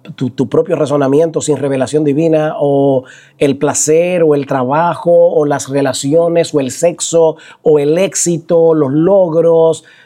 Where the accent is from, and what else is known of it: San Juan de la Maguana, San Juan, Dominican Republic; born or raised there